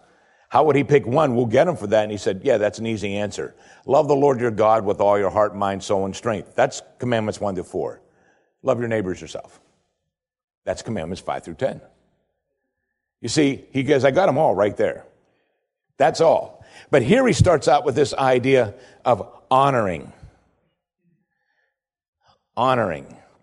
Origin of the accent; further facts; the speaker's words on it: United States; but it's common to us because we grew up in America.